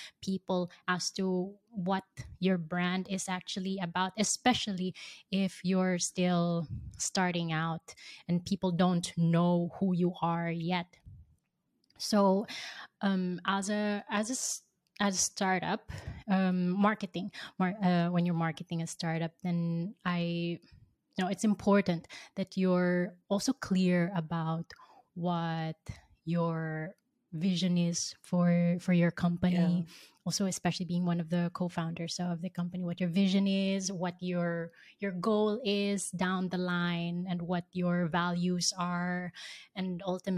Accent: Philippines; my co-founders and I, we come from the Philippines. And in our island, in our beautiful island

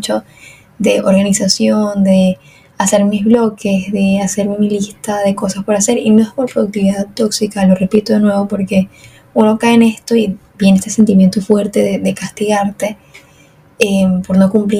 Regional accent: Venezuela; now in Argentina; soy de Venezuela, pero vivo en Argentina

